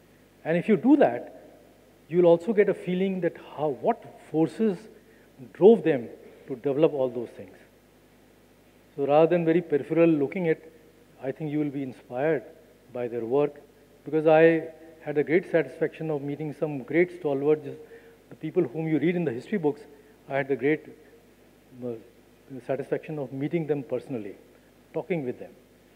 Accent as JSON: {"language": "English", "town": "Lucknow", "region": "Uttar Pradesh", "country": "India", "tie": "born or raised there", "said": "I was born and raised in Lucknow, went to some of the best English school, St. Francis."}